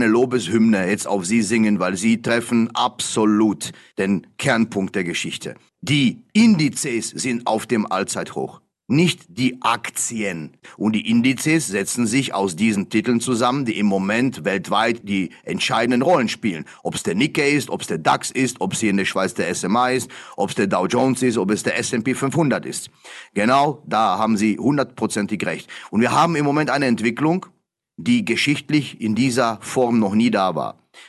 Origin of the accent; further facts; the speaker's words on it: Germany; now in Switzerland; Also ich bin Deutscher, aber ich lebe hier sehr lange, aber ich schaue doppelt, weil natürlich immer noch mein Herz an Deutschland hängt